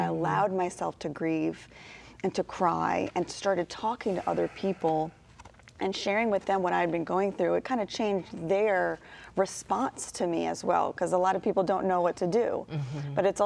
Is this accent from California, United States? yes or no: no; New Orleans, Louisiana, United States; I grew up right outside of New Orleans, Louisiana.